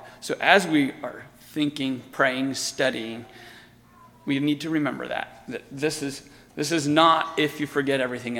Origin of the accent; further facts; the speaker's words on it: Guys Mills, Pennsylvania, United States; We're from Guys Mills, Pennsylvania. Come from Shalom Mennonite Church.